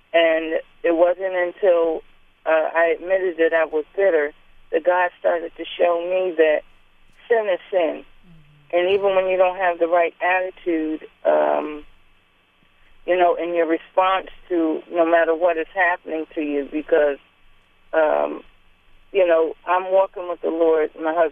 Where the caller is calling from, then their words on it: Willingboro, New Jersey, United States; Good morning. … I'm from Willingboro, New Jersey.